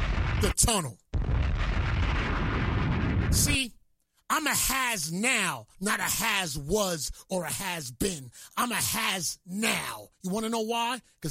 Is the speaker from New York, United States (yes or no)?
yes; New York City, New York, United States; I'm from New York City. I'm born in the town. I'm from here, you know. I made my name here in New York. I'm from New York.